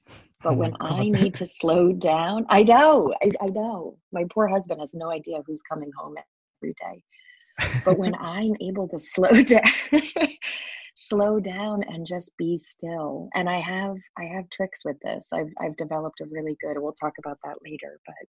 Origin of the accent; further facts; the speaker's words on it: Ireland; I am an Irish girl through and through, and I love to react. When I was born, I was the fifth kid of 8 children